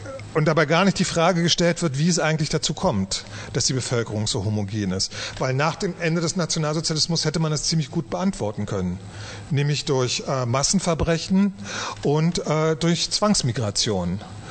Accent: East Germany, Germany; der erste große innenpolitische Konflikt, an dem ich selber teilgenommen habe als Ostdeutscher.

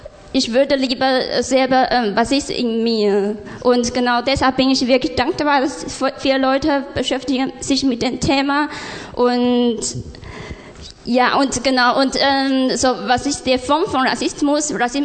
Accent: Taiwan; moved away as an adult; now in Germany; ich komme aus Taiwan, ich bin vor 2 Jahren durch das Studium nach Deutschland gekommen

